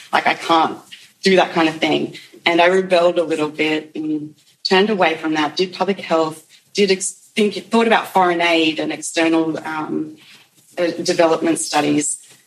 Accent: Oakey, Queensland, Australia; I grew up in Oakey, a little country town in Queensland, which is actually Garunga in Malaluka. I grew up just on a little piece of land, actually, in country, in Oakey

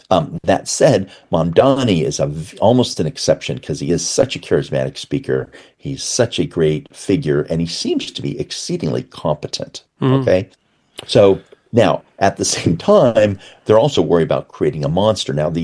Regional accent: Berkeley, California, United States; I'm from Berkeley. I worked in the alternative press.

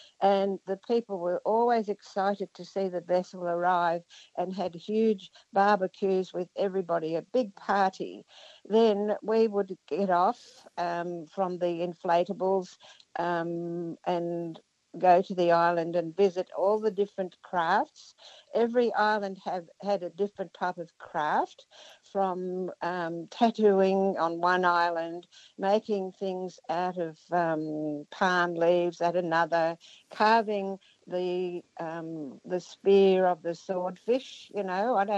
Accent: Amsterdam, North Holland, Netherlands; now in Australia; I came from Amsterdam in 1947 and lived at Bronte Beach

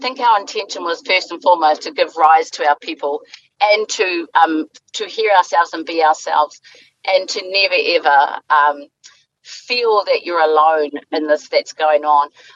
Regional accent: Parihaka, Taranaki, New Zealand; I come from Taranaki, from Parihaka, and we have seen this before

